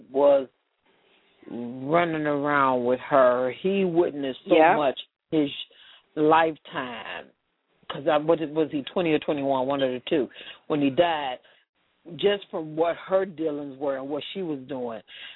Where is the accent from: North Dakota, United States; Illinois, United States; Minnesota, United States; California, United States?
Illinois, United States; Chicago; you know I'm from Chicago, and I was just getting ready to tell you that.